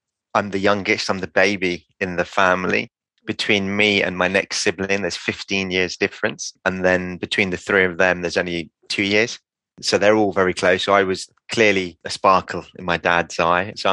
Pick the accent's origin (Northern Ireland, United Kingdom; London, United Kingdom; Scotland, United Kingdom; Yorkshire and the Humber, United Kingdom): London, United Kingdom; Kingston; we grew up in Kingston. It was a council house that we grew up in. Very humble beginnings